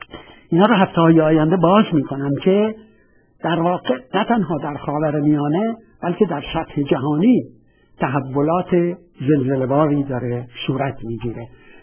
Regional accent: Iran; با اجازتون باید عرض بکنم که من اهل ایران هستم

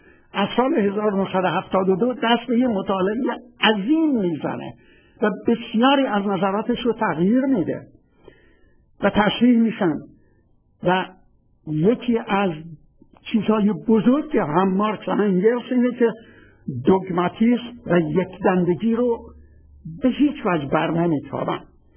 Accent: Khuzestan, Iran; also born or lived in Shushtar / Abadan; من بچه خوزستانم و موقعی که من 70 سال پیش 1329 از شهر نیمه مخروبه سوشتر میرم به شهر آبادان،

